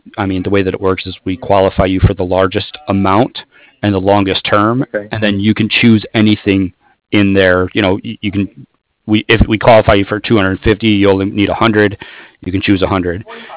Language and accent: English; Toledo, Ohio, United States; now in San Diego, United States; Yeah, I'm from Toledo originally. We're actually out in California over here, San Diego.